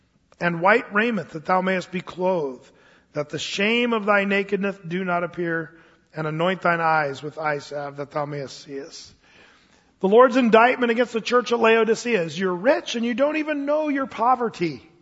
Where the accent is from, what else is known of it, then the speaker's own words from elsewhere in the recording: United States; as an American in 2007, living in a prosperous country of great wealth and great power